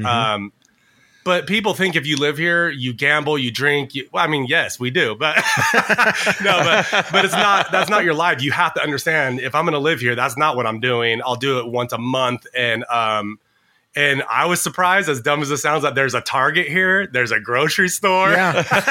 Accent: Ontario, California, United States; also born or lived in Anaheim / Los Angeles; Ontario, California. Okay. So it's about an hour east of Los Angeles.

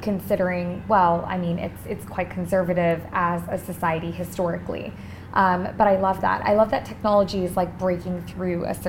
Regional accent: Hong Kong; now in United Kingdom; Coming from growing up in Hong Kong to now living in the UK

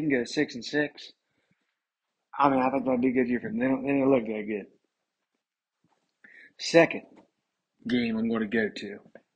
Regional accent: West Virginia, United States; I just want to clarify, I'm from West Virginia.

